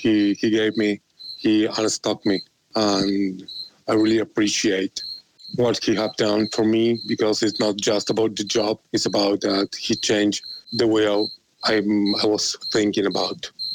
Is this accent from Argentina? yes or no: yes; Argentina; I'm from Argentina